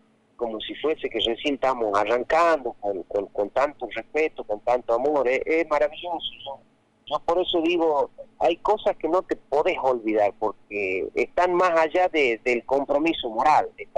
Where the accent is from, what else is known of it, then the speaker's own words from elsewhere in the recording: Salta, Argentina; Ni cuando era chico allá en Chaco Salteño no se acostumbraba a hacer festejo de cumpleaños, imagínate el monte.